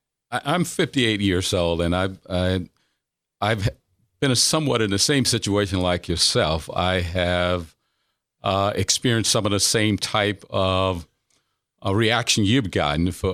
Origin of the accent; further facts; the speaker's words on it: Mississippi, United States; moved away; like I grew up in a Delta area of Mississippi